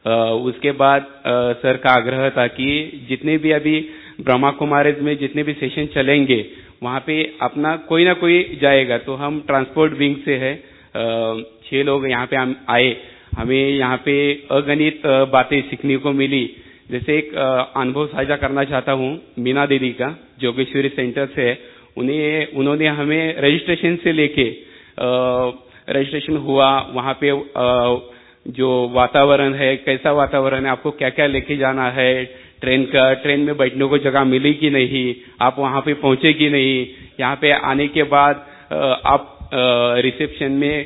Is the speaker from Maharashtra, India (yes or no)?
yes; Maharashtra, India; मैं महाराष्ट्र से हूँ